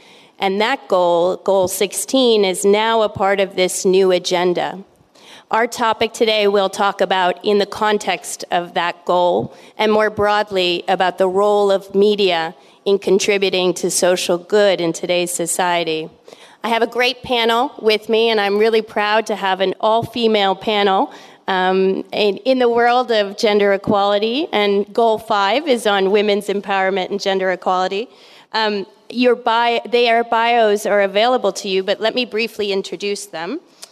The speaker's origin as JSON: {"language": "English", "country": "United States", "moved": "as an adult", "lives_now": "Turkey", "said": "I come from the United States, and I moved here to Turkey in January."}